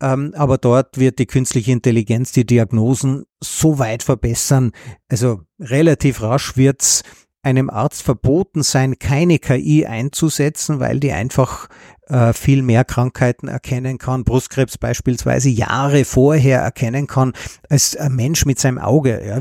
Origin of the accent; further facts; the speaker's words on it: Tyrol, Austria; accent: Tyrolean; Also ich bin ja Tiroler, das hört man nicht so, weil das kann ich nur zu Hause mit meinen Freunden sprechen